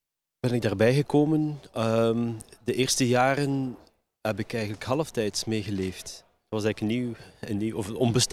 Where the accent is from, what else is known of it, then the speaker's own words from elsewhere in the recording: Leuven, Flanders, Belgium; want ik kom uit Leuven.